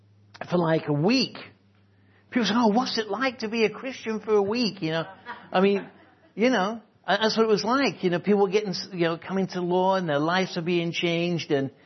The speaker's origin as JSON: {"language": "English", "region": "England", "country": "United Kingdom", "said": "I'm an Englishman. I mean, I don't speak Chinese"}